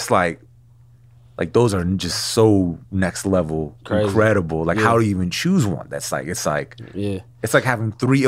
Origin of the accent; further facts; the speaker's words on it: West Coast, United States; Like, growing up on the West Coast, I grew up on the West Coast.